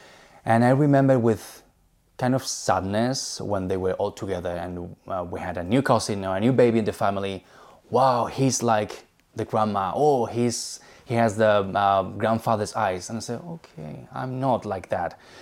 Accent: Russia; moved away; So no one could tell that I came from Russia

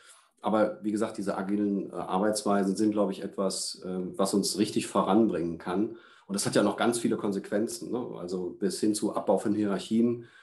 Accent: North Rhine-Westphalia, Germany; Und ich bin Ostwestfale und das ist nochmal schlimmer.

